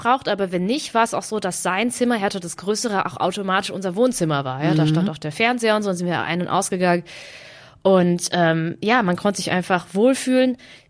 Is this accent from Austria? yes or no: no; Heppenheim, Hesse, Germany; born there; also born or lived in Baden-Württemberg; gebürtige Hessin, was natürlich sehr schwierig war dann als Kind, weil ich ja in Baden-Württemberg auf die Schule gegangen bin. Und Heppenheim ist ja an der Grenze, ist ja ganz im Süden von Hessen, und ganz im Norden von Baden-Württemberg bin ich zur Schule gegangen.